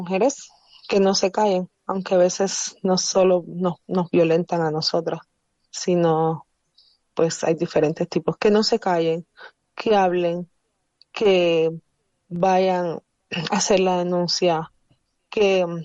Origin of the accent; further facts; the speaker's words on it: Cuba; la diferencia de mí que soy de origen cubano, aunque yo estoy nacionalizada actualmente